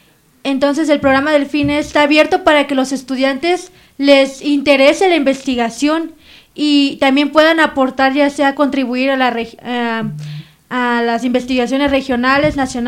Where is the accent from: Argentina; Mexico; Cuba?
Mexico; Acapulco, Guerrero; el clima me encanta, vengo de Acapulco, estamos a 35 grados, muy caliente y está frío, me gusta mucho este clima